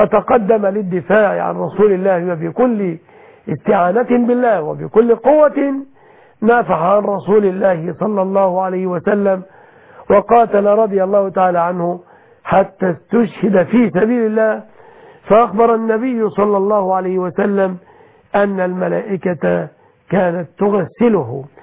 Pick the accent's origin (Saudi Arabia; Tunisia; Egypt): Egypt; بلادنا مصر